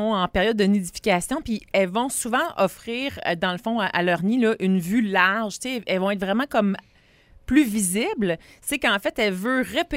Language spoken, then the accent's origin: French; Saint-Lambert, Quebec, Canada; qui se rendaient vers Saint-Lambert, oui, mon village natal.